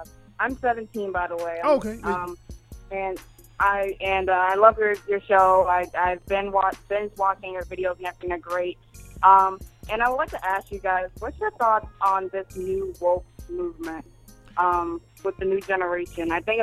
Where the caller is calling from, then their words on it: New York City, New York, United States; New York City. Oh, my God, I actually made it.